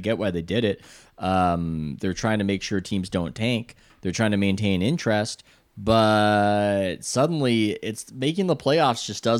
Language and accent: English; San Diego, California, United States; Not a beat writer, and I'm scared off the bat because I grew up in San Diego.